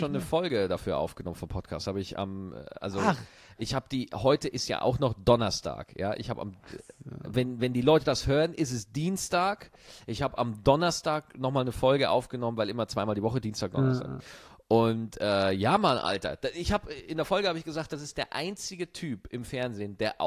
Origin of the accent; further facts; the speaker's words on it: Bavaria, Germany; Aber wir sind beides keine Deutschen. Du bist Schweizer, ich bin Bayer.